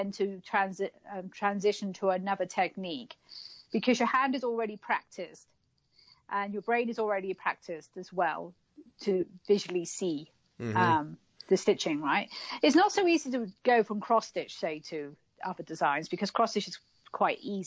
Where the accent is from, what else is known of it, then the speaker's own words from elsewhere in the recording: England, United Kingdom; I know. I'm English and I don't.